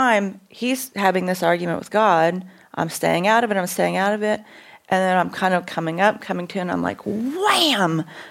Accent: Missouri, United States; If you want to speak to me and if you're real, I'm from Missouri. You're going to have to show me.

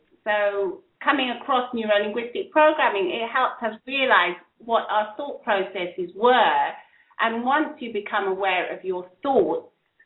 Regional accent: London, United Kingdom; And growing up in London gave us that English flair. That's why we called ourselves

